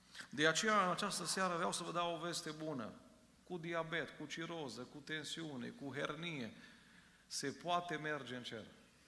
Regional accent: Arad, Arad County, Romania; Am copilărit la Biserica Michalaca din Arad

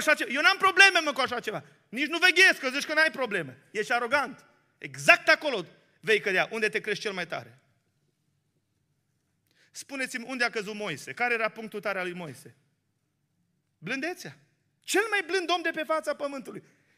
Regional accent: Ștei, Bihor County, Romania; Și eu am crescut la Ștei și la vacanțele de vară, la mătușa mea.

